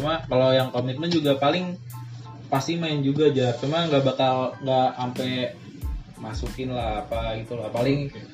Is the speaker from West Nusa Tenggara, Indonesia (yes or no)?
yes; Bima, West Nusa Tenggara, Indonesia; Di ETB ya, di NTB letaknya mungkin di Bima.